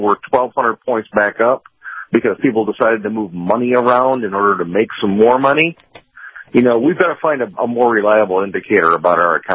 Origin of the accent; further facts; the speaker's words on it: Chicago, Illinois, United States; I am originally from the Chicago area, yeah.